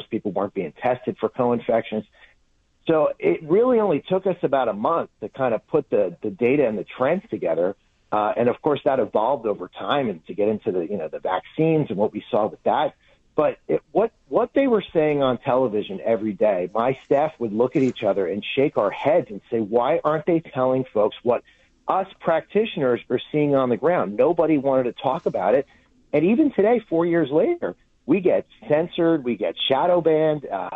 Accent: New Jersey, United States; we were the first company to ever do a COVID test in my home state of New Jersey

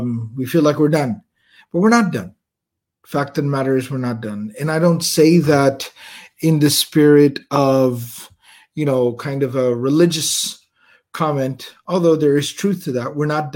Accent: Texas, United States; You know, I'm a Texan, so I like to talk like that.

